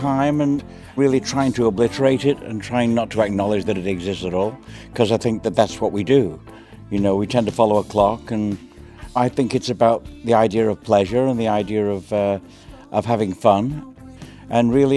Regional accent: Australia; our lives growing up in Australia

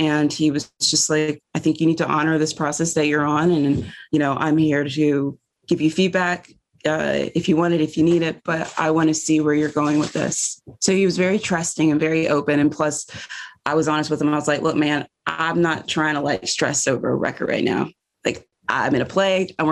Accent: South Carolina, United States; And that felt so intimate to me growing up in South Carolina, because the heat kind of just holds you

